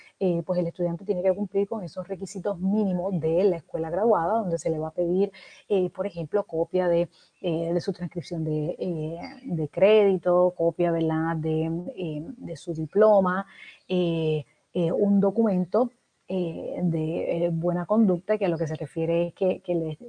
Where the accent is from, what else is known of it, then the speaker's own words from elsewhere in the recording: Puerto Rico; característico de nosotros como puertorriqueños, caribeños y latinoamericanos